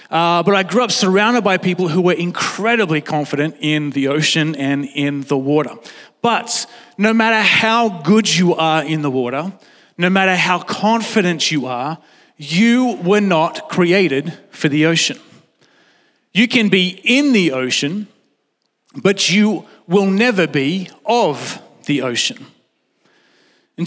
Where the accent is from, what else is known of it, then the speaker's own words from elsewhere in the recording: Newcastle, New South Wales, Australia; Anyway, I grew up in Newcastle, and if you have been to Newcastle, you would know that it's surrounded by water.